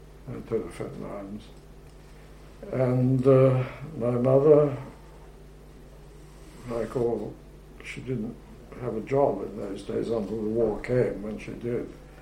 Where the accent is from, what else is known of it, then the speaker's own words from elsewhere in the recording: London, United Kingdom; I'm a Londoner.